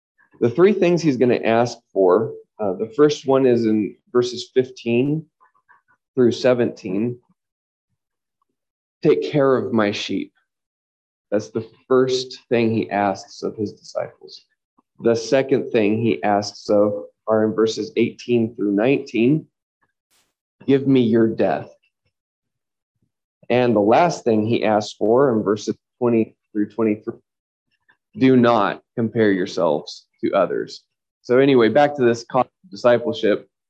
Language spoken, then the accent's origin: English; Oregon, United States; I grew up in Oregon in my high school and college years